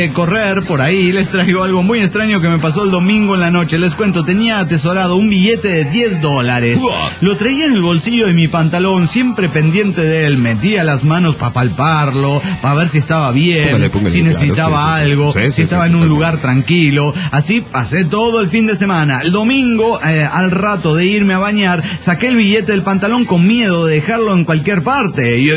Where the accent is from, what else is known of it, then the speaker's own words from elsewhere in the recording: Salta, Argentina; Hola, ¿cómo están? Soy la salteña